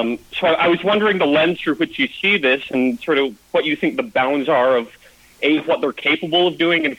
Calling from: Canada; from Canada.

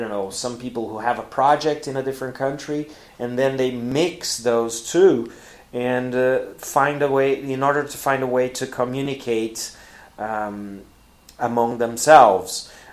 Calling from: Porto Alegre, Rio Grande do Sul, Brazil; English is a second language

